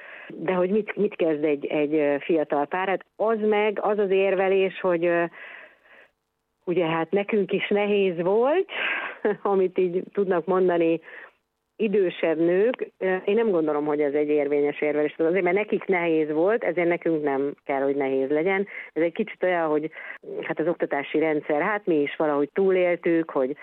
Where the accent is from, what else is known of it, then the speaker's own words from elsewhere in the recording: Miskolc, Borsod-Abaúj-Zemplén, Hungary; én mondjuk ugye miskolci vagyok, tehát hogy az én osztályomból, amiben jártam véve, a 36 emberből 30 rajzott ki, nem csak az országba, hanem a világba